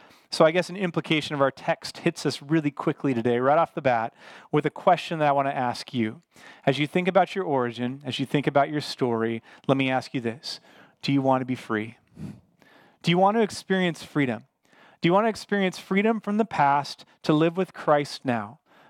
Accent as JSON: {"language": "English", "town": "Port Orchard", "region": "Washington", "country": "United States", "tie": "born or raised there", "also_born_or_lived": "Bremerton", "said": "I'm from Bremerton, Washington, but I grew up across the Sinclair Inlet in the big town of Port Orchard. All right, that's where I'm from originally."}